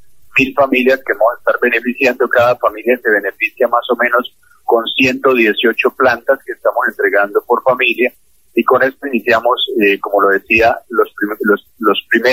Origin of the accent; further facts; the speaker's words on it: Colombia; una de las cosas que nosotros tenemos que aprender como colombianos es a empezar a valorarlo poquito.